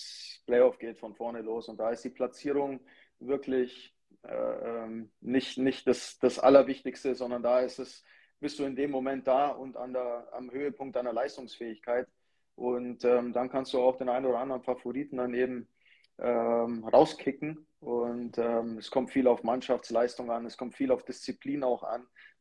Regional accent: Kaufbeuren, Bavaria, Germany; born there; now in Wolfsburg, Germany; ich bin in Kaufbeuren geboren und dadurch bleibt man immer irgendwo in Kaufbeuren. Das ist logisch. Aber unsere Heimat ist schon Wolfsburg.

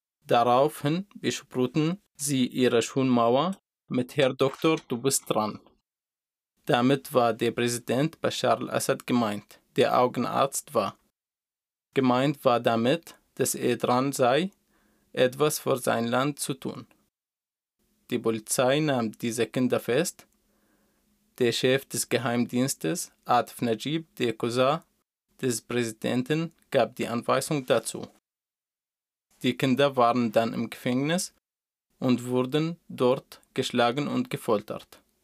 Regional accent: Daraa, Daraa Governorate, Syria; German is a second language; now in Germany; Ich bin 29 Jahre alt und komme aus Syrien. Ich komme aus der Stadt Daraa im Süden des Landes.

